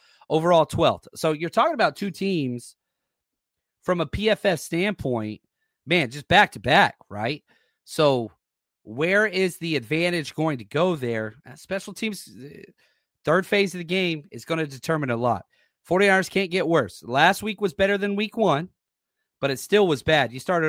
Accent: Texas, United States; I'm from Texas. I don't get to go back there often.

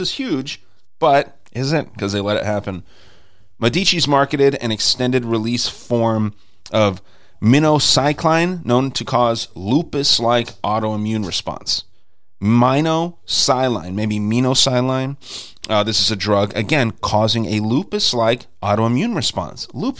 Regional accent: Arizona, United States; went through a lawsuit here in my home state of Arizona.

